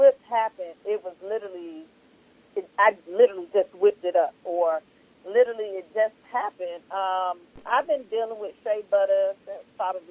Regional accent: Florida, United States; now in Houston, United States; No, I'm from Florida, but I live in Houston.

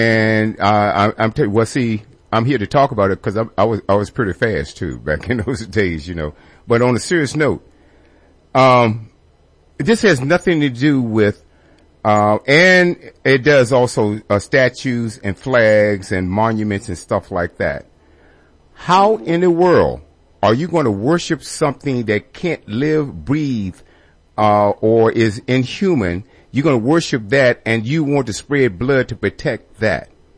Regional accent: Richmond, Virginia, United States; born there; That's my home state. I was born in Richmond, Virginia.

